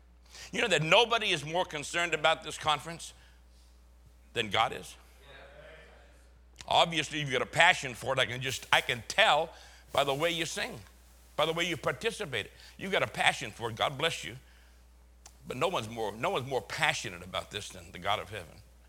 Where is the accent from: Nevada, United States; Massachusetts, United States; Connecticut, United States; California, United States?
Massachusetts, United States; Boston; accent: Boston; I am from Boston. You can tell a little bit by my accent.